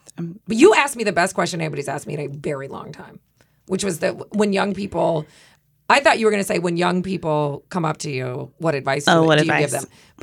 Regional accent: Midwest, United States; With adult children and kind of, you know, living in the Midwest, I think is dope because I'm from the Midwest. This does not take place in my hometown or state

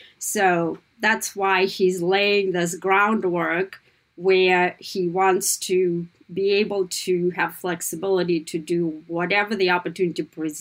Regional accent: Kazakhstan; now in United States; I continuously remind them how blessed and how lucky they are to live in the best country in the world

